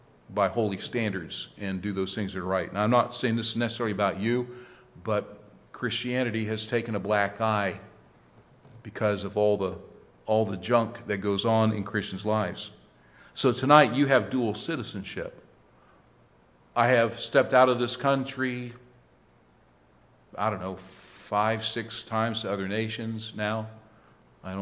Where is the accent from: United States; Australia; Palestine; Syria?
United States; Ohio; born there; now in West Virginia, United States; Okay, so I was born in Ohio.